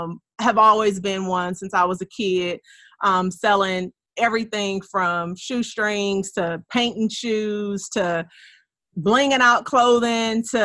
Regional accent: Los Angeles, California, United States; So I took a trip to my hometown back to LA and bought about $10,000 worth of clothing

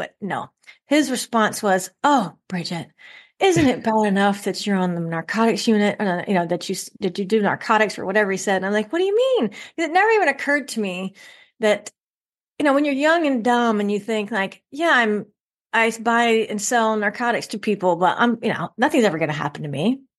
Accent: Louisiana, United States; also born or lived in Missouri / Oklahoma / Arkansas; People say, where are you from? And I say, I'm from the South. I'm primarily from Louisiana. I was born in North Louisiana. And then I'll say this, second grade, we moved to Missouri.

